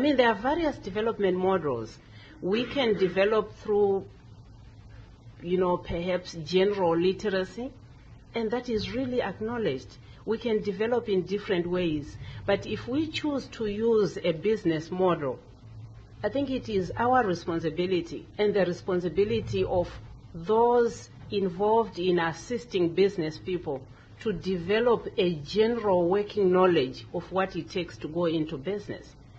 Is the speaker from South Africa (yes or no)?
no; Zimbabwe; now in United States; from Zimbabwe. I came to the U.S. last year in July, so this is my first winter here.